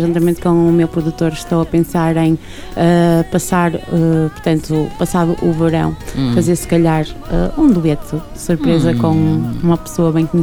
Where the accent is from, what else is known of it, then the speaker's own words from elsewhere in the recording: Gondomar, Norte, Portugal; o primeiro espetáculo será na minha terra, em Gondomar